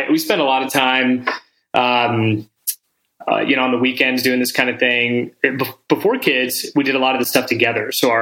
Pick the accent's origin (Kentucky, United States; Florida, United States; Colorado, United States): Colorado, United States; Highlands Ranch; also born or lived in Pittsburgh; I was born in Pittsburgh, actually, but I have no memories of Pittsburgh. We moved here when I was very young. And we lived in Highlands Ranch when there was really nothing there.